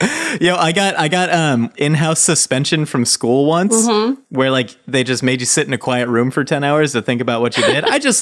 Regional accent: California, United States; I'm also from SoCal, so I have no cultural reason for this

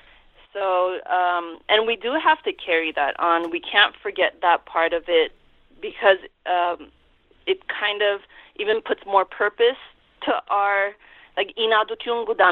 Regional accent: Lebanon; But, I mean, it's funny because, you know, we're both from Lebanon, and in Lebanon, people speak Arabic, too.

